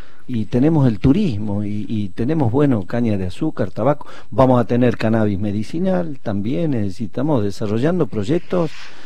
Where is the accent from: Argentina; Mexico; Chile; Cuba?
Argentina